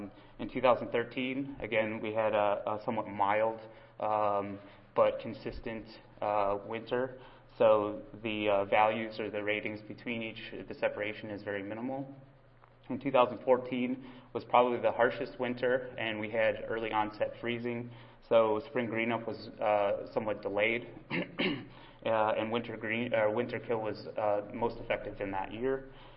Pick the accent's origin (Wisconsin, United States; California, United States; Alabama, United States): Wisconsin, United States; I'm from Wisconsin originally, so when I say cold, it's not really that cold.